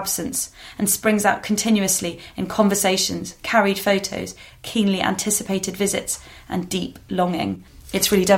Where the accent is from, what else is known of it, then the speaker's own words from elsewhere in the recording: United Kingdom; Day-to-day, being British is an insignificant fact to me.